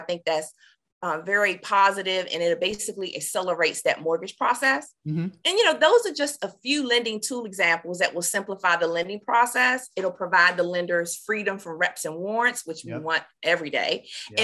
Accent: Washington, District of Columbia, United States; I am from Washington, D.C., so I'm a Washington native.

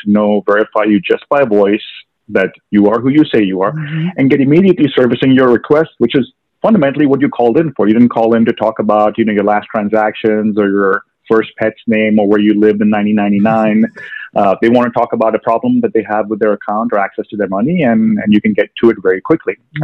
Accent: Mumbai, Maharashtra, India; now in Dallas, United States; So, you know, I grew up in Mumbai, India, and so we didn't have credit unions back there.

